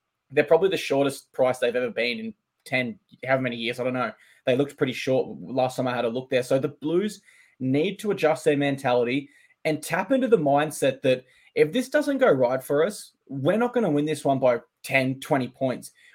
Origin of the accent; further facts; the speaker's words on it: Queensland, Australia; which as a Queenslander, it's hard not to be excited by that as well.